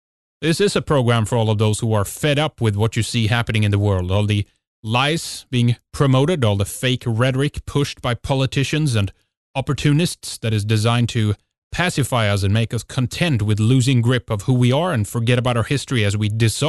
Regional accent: Sweden; English is a second language; from Sweden.

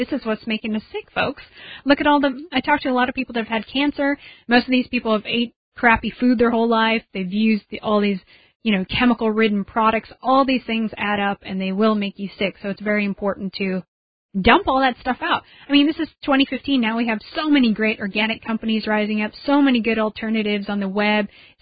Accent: Oregon, United States; born or raised there

